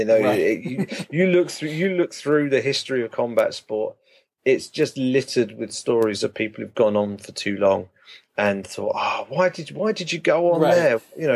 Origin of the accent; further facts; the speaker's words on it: United Kingdom; So I'm happy to see the fight because I'm a Brit.